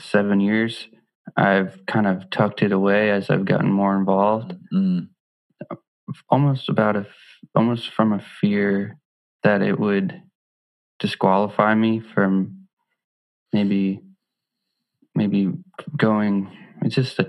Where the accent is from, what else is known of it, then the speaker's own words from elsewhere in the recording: Maine, United States; also born or lived in Canada; moved from Maine to, I grew up in Maine. I was living in Maine, and then I moved on my own back to Canada.